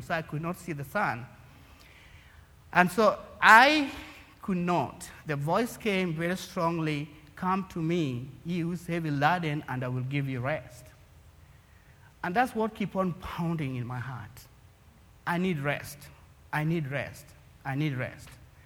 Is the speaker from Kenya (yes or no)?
yes; Kenya; born there; So, back home, I was born in Kenya, for those who don't know.